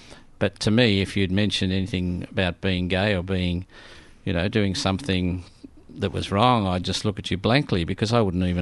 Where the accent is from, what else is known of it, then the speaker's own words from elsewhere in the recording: Ballan, Victoria, Australia; I was raised and born in Balan, which is a small town between Ballarat and Melbourne.